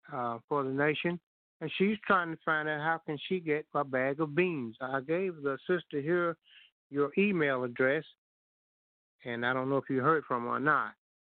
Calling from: Little Rock, Arkansas, United States; from Little Rock.

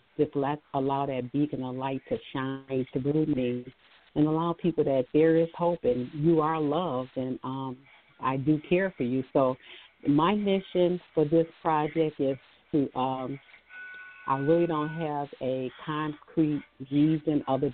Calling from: Michigan, United States; I am calling from Michigan.

